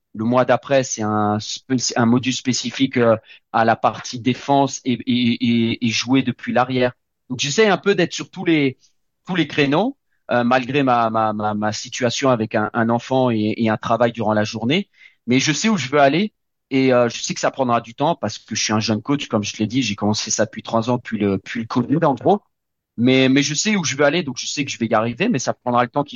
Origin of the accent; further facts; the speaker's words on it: France; Donc tu sais, en tant que français, c'est un autre vocabulaire.